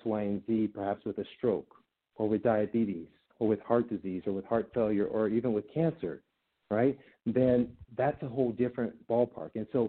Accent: Compton, California, United States; I remember, of course, as a kid growing up in Compton in L.A.

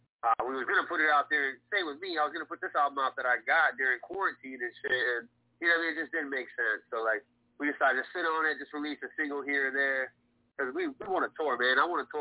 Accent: Gary, Indiana, United States; also born or lived in Toledo / Chicago / Michigan City; I'm from Toledo, man, so, like, I was born in Toledo, moved to Gary, Indiana when I was, like, 9. I've been bouncing around, like, Chicago, Gary, Michigan City, Indiana.

